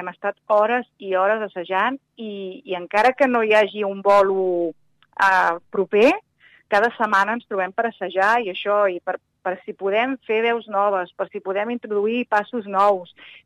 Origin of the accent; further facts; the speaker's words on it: Sabadell, Catalonia, Spain; tant jo com la Maria, la meva germana, som de Sabadell